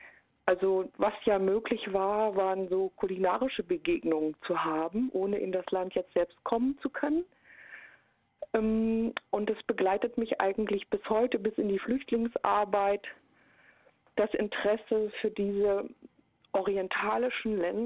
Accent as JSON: {"language": "German", "town": "Jena", "region": "Thuringia", "country": "Germany", "said": "ich bin Jahrgang 59 und ich komme aus Jena und da gab es eine fantastische Kinderbibliothek"}